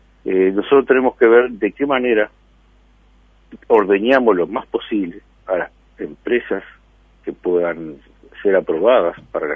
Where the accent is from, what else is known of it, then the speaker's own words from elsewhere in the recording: Canelones, Uruguay; Yo soy de Canelones